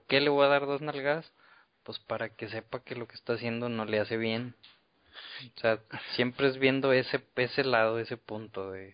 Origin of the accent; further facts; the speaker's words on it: Mexico City, Mexico; No, no, ¿verdad? Soy de la Ciudad